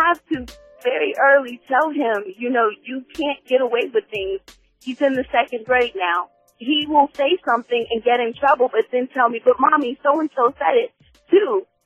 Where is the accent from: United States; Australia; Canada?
United States; Lynchburg, Virginia; I grew up in Lynchburg, Virginia.